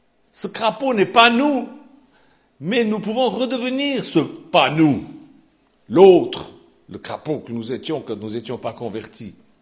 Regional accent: Switzerland; Chez nous, en Suisse, je me rappelle

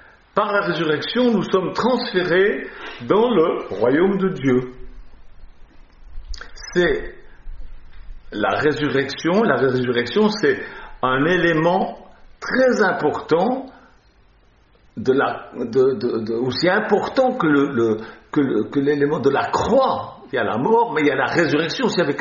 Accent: Lausanne, Vaud, Switzerland; born there; Je suis né à Lausanne, en Suisse.

